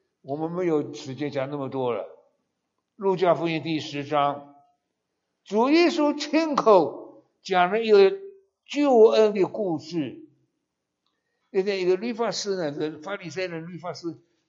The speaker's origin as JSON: {"language": "Chinese", "country": "China", "said": "我们中国人呢，对不对？不要忘本呢。"}